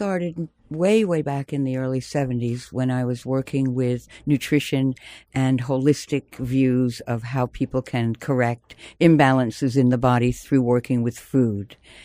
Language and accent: English; East Coast, United States; moved away; also born or lived in England; No, I'm American, an East Coast girl, but I've lived in England for many years.